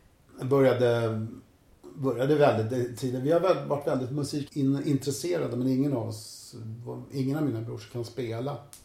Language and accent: Swedish; Krusboda, Stockholm County, Sweden; Jag menar, jag växte upp i Krusboda är ju bara en sån sak, där det bara var ungar.